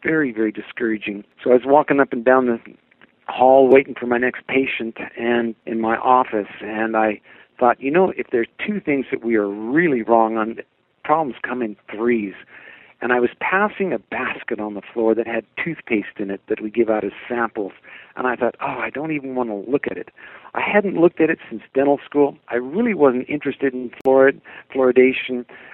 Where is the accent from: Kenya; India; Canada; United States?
Kenya; Nairobi; I went back to where I grew up in Kenya, and as I was standing there on the street corner, I just started watching the people in Nairobi